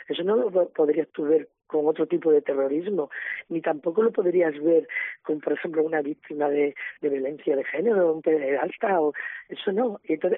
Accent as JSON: {"language": "Spanish", "town": "Medellín", "region": "Extremadura", "country": "Spain", "tie": "born or raised there", "said": "Medellín. Así que fue aquí asesinado donde yo vivo, en Las Artes, Oria, sí."}